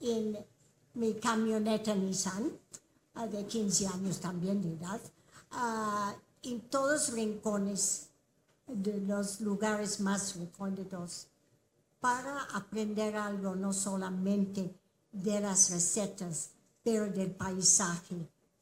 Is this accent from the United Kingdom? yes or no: yes; United Kingdom; accent: English; now in Mexico; Mi acento inglés es notable, discúlpeme, tantos años en México, qué barbaridad.